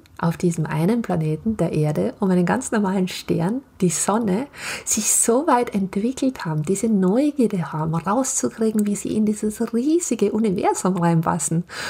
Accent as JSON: {"language": "German", "town": "Kuchl", "region": "Salzburg", "country": "Austria", "said": "ich bin aus Kuchl, einem kleinen Ort in Salzburg"}